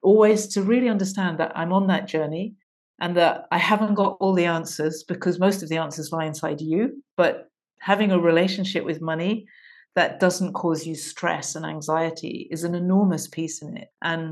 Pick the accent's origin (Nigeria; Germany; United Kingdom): United Kingdom; having grown up in an emotionally repressed culture, being British.